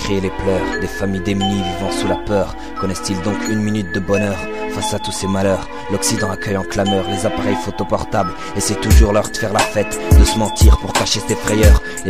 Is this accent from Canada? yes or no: no; Tunisia; Je suis tunisien, mais face à tout ce qui se passe, je me sens palestinien.